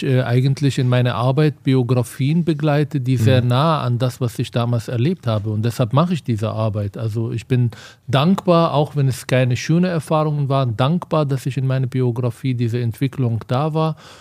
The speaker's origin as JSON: {"language": "German", "country": "Palestine", "said": "als Palästinenser natürlich hat man gewisse Vorurteile gegenüber den Juden"}